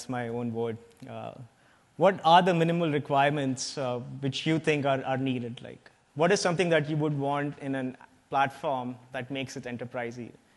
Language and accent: English; India; English is a second language; And I do have a partially funny accent because I'm not a native English speaker. Like, I'm from India.